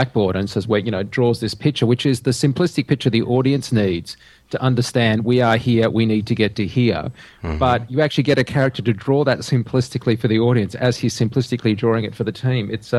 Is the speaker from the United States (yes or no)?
no; Australia; it was humbling even for me as an Australian to be in the presence of one of the original Apollo 11 crew.